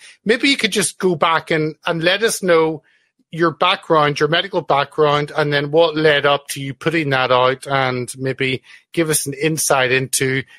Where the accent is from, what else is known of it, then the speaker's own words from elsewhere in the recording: United Kingdom; And I live through what you faced just as a Brit consuming the news.